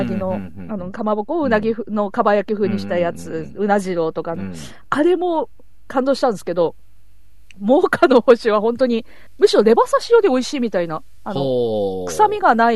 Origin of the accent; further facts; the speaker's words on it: Miyagi, Japan; なんか宮城県では必ず、あの、